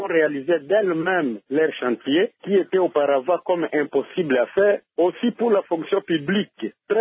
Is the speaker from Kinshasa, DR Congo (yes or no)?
no; Bandundu, Kwilu, DR Congo; C'est le cas d'ici chez moi à Bandunduville